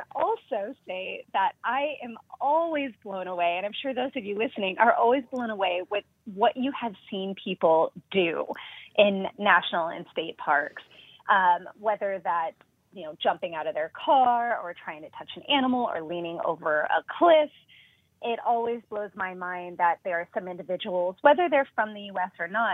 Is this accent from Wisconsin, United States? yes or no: no; Pierre, South Dakota, United States; it was really exciting growing up in Pierre